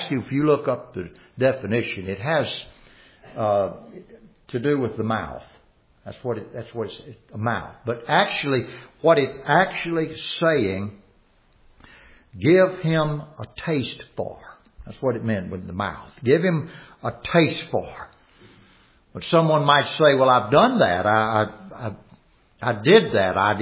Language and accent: English; Louisiana, United States; When I was growing up in Louisiana, my dad loved boiled okra.